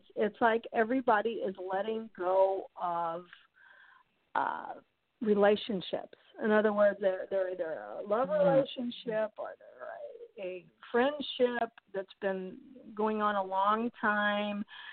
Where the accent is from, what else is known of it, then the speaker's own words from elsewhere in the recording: Midwest, United States; I grew up here in the Midwest, and you know, I grew up on the Mississippi River and Missouri River, and you have a lot of flooding.